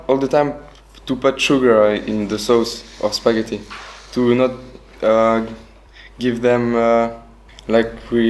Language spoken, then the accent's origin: English; Geneva, Switzerland; I come from Geneva and Switzerland.